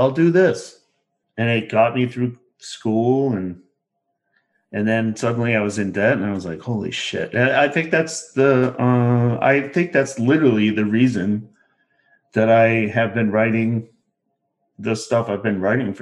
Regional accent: New Hampshire, United States; And I grew up in New Hampshire believing that.

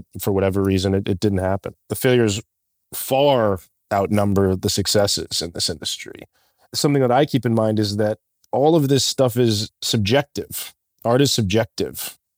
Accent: Tucson, Arizona, United States; I'm from Tucson, Arizona, and my dad's a lawyer and my mother was an educator.

